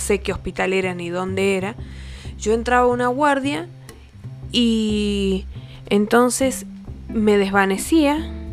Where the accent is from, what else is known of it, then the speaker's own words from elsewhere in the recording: Mendoza, Argentina; Como buena mendocina, no sé por qué, porque habitualmente no lo hago, pero me han dado un sueñazo.